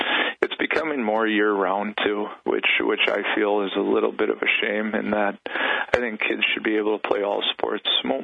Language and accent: English; Minnesota, United States; So, you know, I was growing up in Minnesota, and it's kind of the one program everybody wants to beat.